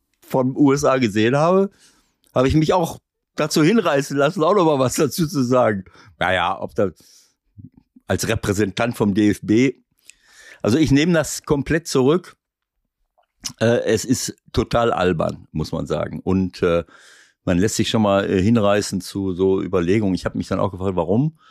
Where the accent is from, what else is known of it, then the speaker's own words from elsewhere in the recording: Schloß Holte-Stukenbrock, North Rhine-Westphalia, Germany; Und ich bin auch Mitglied beim VfB Schloss Holte, bei meinem Heimatverein hier, wo ich groß geworden bin seinerzeit.